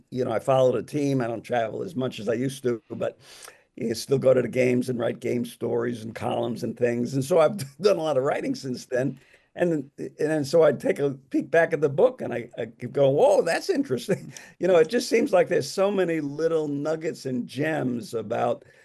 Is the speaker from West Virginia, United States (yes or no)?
no; New York City, New York, United States; in growing up in New York City, I've seen literally every one of these guys play in person